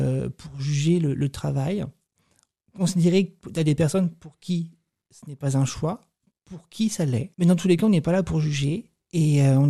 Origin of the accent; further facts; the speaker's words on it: France; je suis français, j'assume complètement d'être français, je suis un français qui chante en anglais, bah, j'ai un accent, bah, oui, en même temps, c'est normal, c'est pas ma langue maternelle.